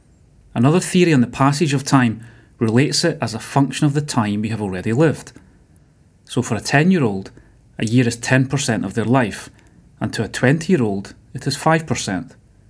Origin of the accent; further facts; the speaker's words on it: Scotland, United Kingdom; now in Spain; Growing up in Scotland, I loved the month of May.